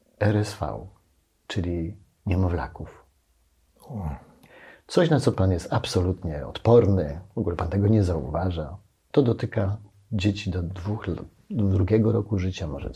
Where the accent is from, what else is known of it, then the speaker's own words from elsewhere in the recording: Silesian Voivodeship, Poland; Jestem bardzo poukładany, jestem Ślązakiem, więc u mnie wszystko jest takie akurat